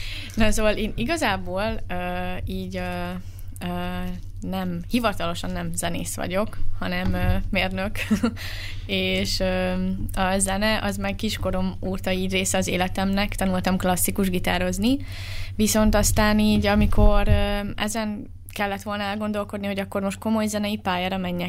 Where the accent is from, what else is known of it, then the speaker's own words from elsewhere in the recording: Borsod-Abaúj-Zemplén, Hungary; accent: Matyó; mezőkövesdi vagyok, akkor így szembesítenek is vele, hogy hát igen, a T-betűidről hallatszik, és én meg így, yes, igen, én matyó vagyok.